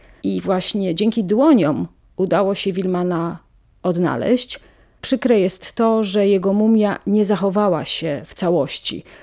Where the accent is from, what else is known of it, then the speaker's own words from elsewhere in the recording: western Poland, Poland; ja się urodziłam tu na ziemiach zachodnich, ja się tutaj wychowałam